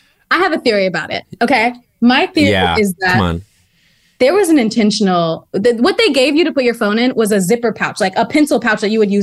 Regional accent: Houston, Texas, United States; Okay, anyway, I'm from Houston. … is like my god.

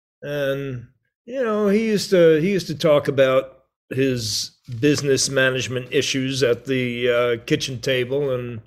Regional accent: Merrick, New York, United States; also born or lived in Brooklyn, United States; Well, we were born in Brooklyn. We grew up on Long Island in the town of Merrick.

